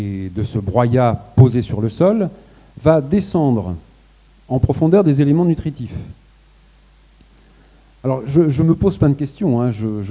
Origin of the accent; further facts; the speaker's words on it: Centre-Val de Loire, France; je suis originaire de Beauce, alors ça je ne vous l'ai pas dit, mais je suis originaire de Beauce